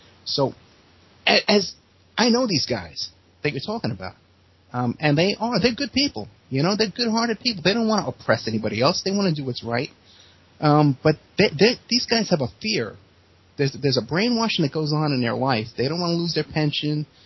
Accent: New York City, New York, United States; I come from New York City, okay, and I have a background of a lot of my friends were New York City cops.

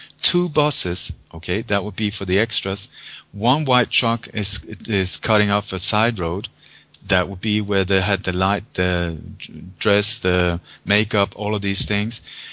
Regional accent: Sweden; also born or lived in Denmark; now in Spain; I live in Spain. You know, and I was born in Denmark. I come from Sweden

